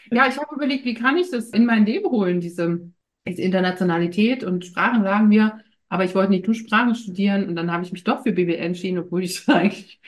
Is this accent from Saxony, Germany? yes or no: yes; Saxony, Germany; ich komme ursprünglich aus Sachsen. Und zwar ganz aus dem Dreiländereck, so Polen und Tschechien, so Tal der Ahnungslosen hat man das ja früher mal freundlich genannt. Und wunderschöne Gegend.